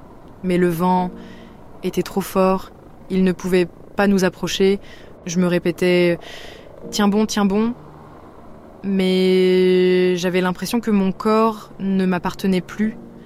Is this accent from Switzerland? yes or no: no; Grenoble, Auvergne-Rhône-Alpes, France; j'ai 25 ans et j'ai grandi à Grenoble, Les montagnes, ça a toujours fait partie de ma vie.